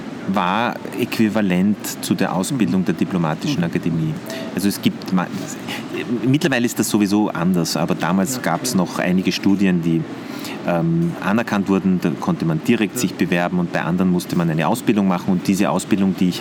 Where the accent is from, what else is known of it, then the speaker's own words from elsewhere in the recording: Vienna, Austria; Und meine Familie ist sozusagen eine burgenländische Familie. Meine Eltern haben aber damals schon in Wien gewohnt. Und ich bin dann in Wien aufgewachsen, in die Schule gegangen. und habe auch studiert in Wien